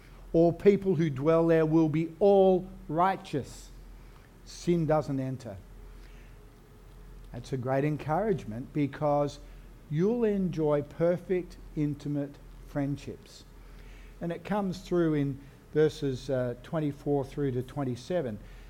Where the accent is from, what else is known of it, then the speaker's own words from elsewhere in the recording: Australia; Oh yeah, I'm an Aussie, I'm a Christian.